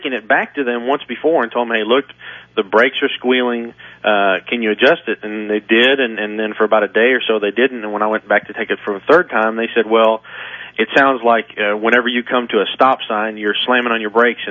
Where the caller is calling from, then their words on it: Fort Worth, Texas, United States; I'm calling you from Fort Worth, Texas.